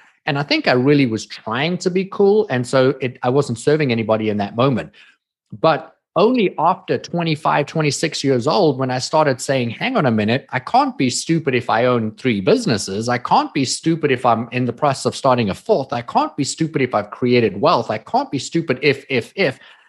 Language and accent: English; South Africa; now in United States; Now, I came from South Africa. If you guys didn't get the accent, not from America, but I'm American today.